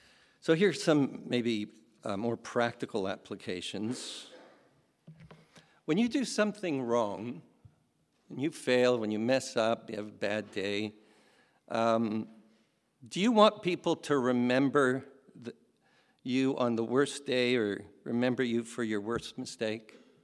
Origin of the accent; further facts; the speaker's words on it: Montreal, Quebec, Canada; I'm from Montreal.